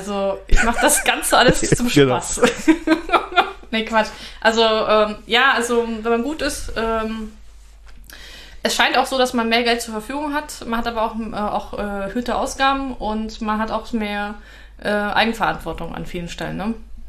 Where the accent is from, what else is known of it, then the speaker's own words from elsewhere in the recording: North Rhine-Westphalia, Germany; moved away as an adult; ich war halt weg von zu Hause, also bin ich von NRW halt nach Baden-Württemberg gezogen